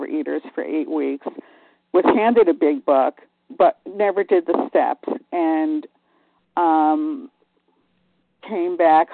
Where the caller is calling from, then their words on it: Martha's Vineyard, Massachusetts, United States; Good morning. … from Martha's Vineyard, Massachusetts, and I am just so grateful for A Vision for You and for all of you.